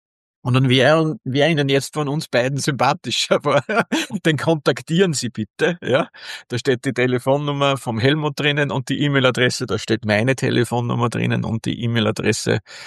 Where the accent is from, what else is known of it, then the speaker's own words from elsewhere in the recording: Austria; bei uns in Österreich